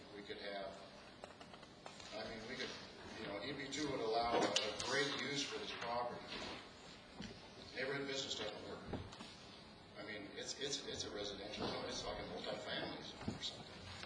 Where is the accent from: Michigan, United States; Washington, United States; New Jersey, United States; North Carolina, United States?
Washington, United States; Maloney's Grove; Born and raised on Maloney's Grove.